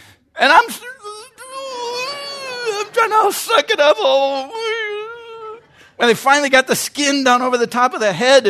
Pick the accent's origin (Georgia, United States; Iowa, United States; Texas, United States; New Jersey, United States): Iowa, United States; When I was 11 years old, I grew up in Iowa.